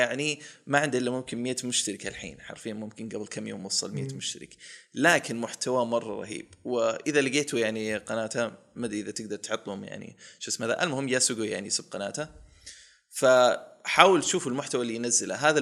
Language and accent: Arabic; Riyadh, Riyadh Province, Saudi Arabia; لا لا أنا من الرياض بس بيتي بعيد